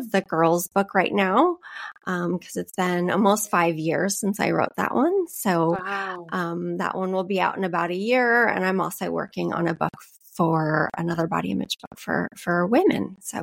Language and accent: English; United States; No, I'm American.